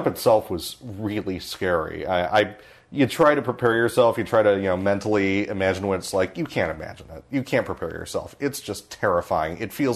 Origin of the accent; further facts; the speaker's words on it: Detroit, Michigan, United States; I grew up in Detroit in the 80s.